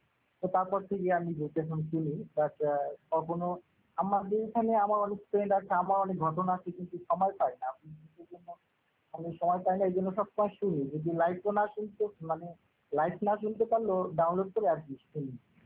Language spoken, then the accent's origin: Bangla; Bangladesh; আমি বাংলাদেশি